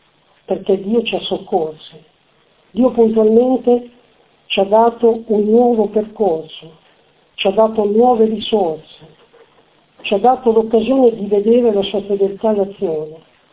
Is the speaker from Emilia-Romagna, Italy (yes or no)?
yes; Formigine, Emilia-Romagna, Italy; now in Ferrara, Italy; Io vengo da Formigine, oggi sono a Ferrara.